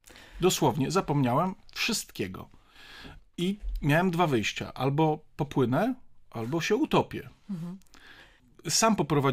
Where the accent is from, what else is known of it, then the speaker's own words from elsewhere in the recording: Częstochowa, Silesian Voivodeship, Poland; ja w ogóle oryginalnie jestem z Częstochowy